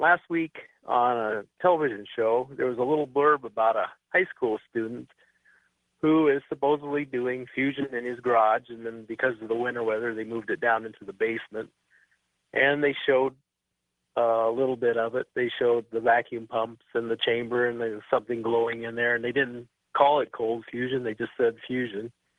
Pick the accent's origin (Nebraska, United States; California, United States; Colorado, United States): Nebraska, United States; I'm from Northeast Nebraska.